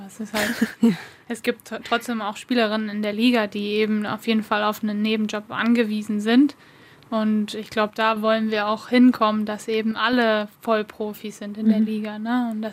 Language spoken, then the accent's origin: German; Berlin, Germany; born there; also born or lived in Potsdam; now in Leverkusen, Germany; ich bin 23. Bin jetzt seit einem Jahr hier in Leverkusen, genau, und komme gebürtig aus Berlin.